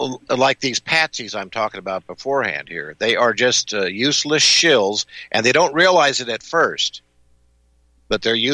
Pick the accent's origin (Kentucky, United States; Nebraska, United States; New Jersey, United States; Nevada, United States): Nevada, United States; Las Vegas; You know, I grew up in Las Vegas, and I was pretty well acquainted with how the mob worked.